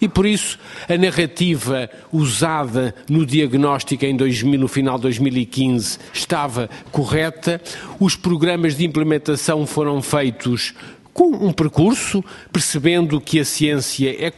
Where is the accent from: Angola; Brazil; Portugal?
Portugal